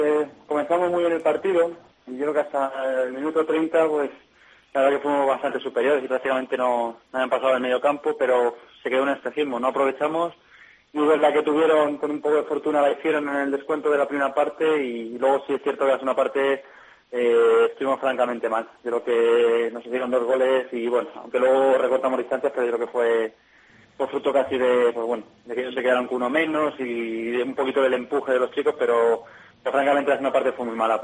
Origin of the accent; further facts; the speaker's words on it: Zaragoza, Aragon, Spain; now in Guadalajara, Spain; yo vine a Guadalajara, soy de Torrero, pero cada día que pasa pues me hacen sentirme más alcarreño, la verdad.